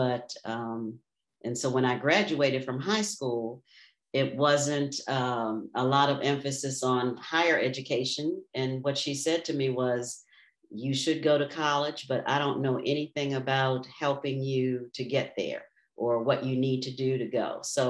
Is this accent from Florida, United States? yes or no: no; Annapolis, Maryland, United States; As I said, I grew up in Annapolis, Maryland, right in the town. And Annapolis was still segregated, really, growing up there.